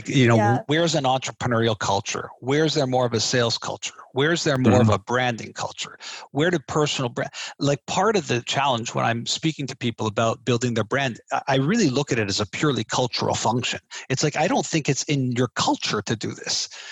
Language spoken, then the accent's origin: English; Canada; I'm Canadian, which immediately makes me extremely apologetic